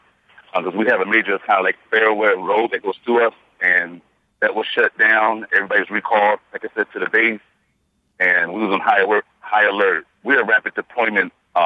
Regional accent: Philadelphia, Pennsylvania, United States; I remember as a child growing up in Philadelphia, going to the Liberty Bell

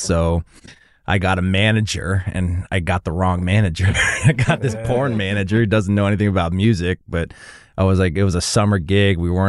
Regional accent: California, United States; And I grew up in the Valley.

